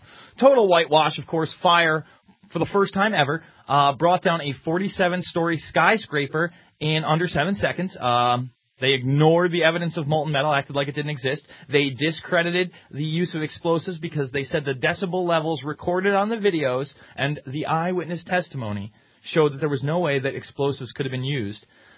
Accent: New York, United States; Listen, I'm from New York. I've seen the skyline there.

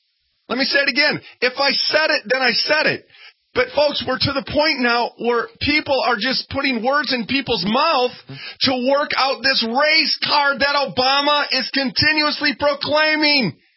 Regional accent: Minneapolis, Minnesota, United States; I was raised in North Minneapolis, folks.

